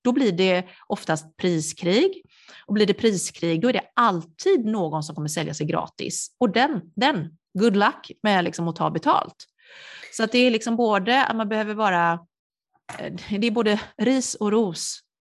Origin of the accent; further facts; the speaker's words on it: Sweden; also born or lived in South Korea; där jag växte upp var det vit medelklass och vi såg inte en människa, alltså jag var ju otroligt exotisk där jag växte upp som var adopterad ifrån Sydkorea